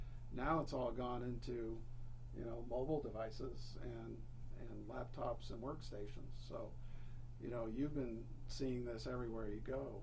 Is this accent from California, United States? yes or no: yes; Los Altos, California, United States; Well, I grew up in Silicon Valley. I went to high school in Los Altos.